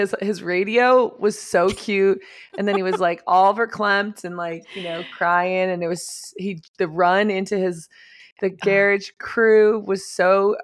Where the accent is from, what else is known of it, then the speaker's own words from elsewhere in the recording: Miami, Florida, United States; moved away; Like, honestly, that's why I can't live there anymore. I mean, I grew up in Miami, as if you didn't know.